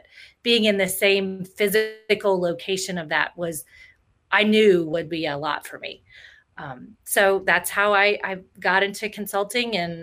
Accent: Louisiana, United States; So I grew up in South Louisiana, and I am the oldest of three kids.

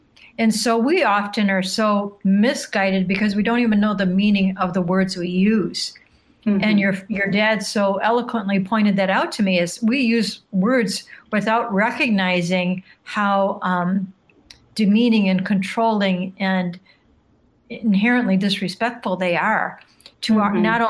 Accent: Michigan, United States; and since I'm from Michigan, you know, there's a lot of, we don't even realize how much of our rivers, our roads, our cities are named after indigenous words.

